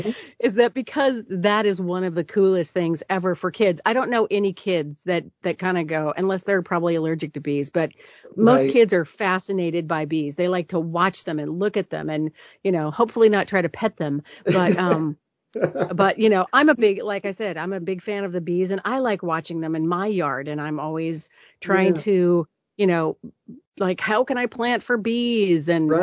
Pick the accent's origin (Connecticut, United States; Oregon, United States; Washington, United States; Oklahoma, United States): Oregon, United States; Portland; I grew up in Portland, and we had OMSI